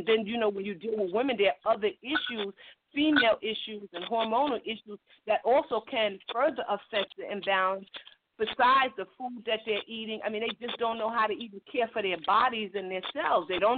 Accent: Maryland, United States; now in Atlanta, United States; like I am from the Maryland area, and I'm just here in Atlanta in graduate school.

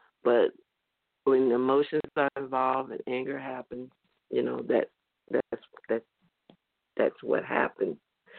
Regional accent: Jackson, Mississippi, United States; But I've always lived a multicolored life, a multicultural life, been born and raised in Mississippi, in Jackson, Mississippi

